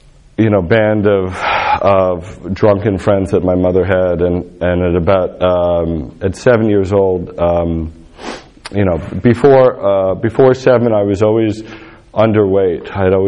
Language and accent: English; New York, United States; also born or lived in Europe / Greece; I grew up in New York, partially in New York and partly in Europe, to an alcoholic mother.